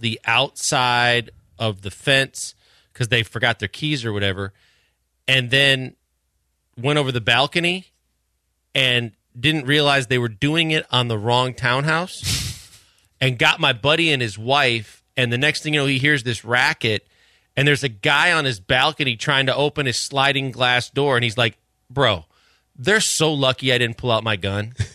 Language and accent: English; Milwaukee, Wisconsin, United States; And growing up in Milwaukee